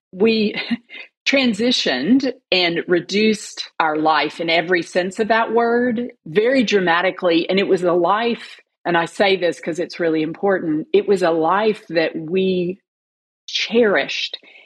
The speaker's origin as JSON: {"language": "English", "country": "United States", "said": "As an American, what I mean by that is a deeply stable, situated, well-connected life with purpose and meaning"}